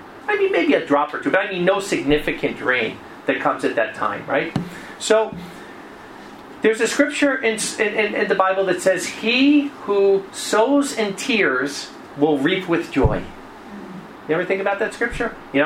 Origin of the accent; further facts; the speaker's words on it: New Jersey, United States; now in Israel; Like, I come from New Jersey, where it rains all year round. We have four seasons.